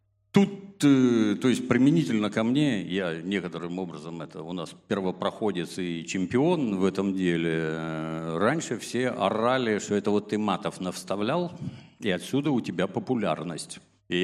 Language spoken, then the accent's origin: Russian; Ukraine; born there; я родился на Украине очень давно, в 61-м году, годам к... Родился в военном городке.